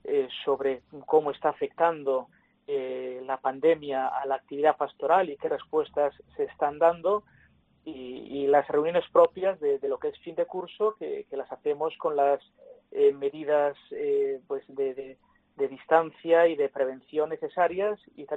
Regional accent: Guernica, Basque Country, Spain; las habituales que hago en mi pueblo, en Guernica

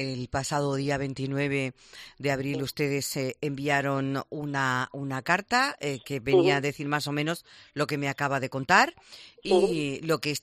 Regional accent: Seville, Andalusia, Spain; Yo tengo que decir, como sevillana, para mí sería un verdadero orgullo

